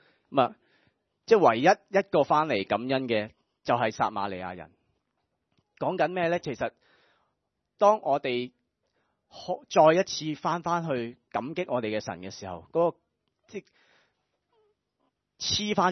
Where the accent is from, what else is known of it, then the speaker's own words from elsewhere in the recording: China; 我哋中国人成日讲，我觉得呢句说话係非常正，就係饮水思源。